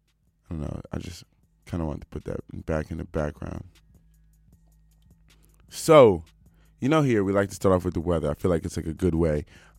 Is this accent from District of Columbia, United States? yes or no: yes; Washington, District of Columbia, United States; also born or lived in Cleveland; now in Vancouver, Canada; In my hometown of Washington, D.C., kids got a snow day today, so just be thankful that we live here in Vancouver and not in Washington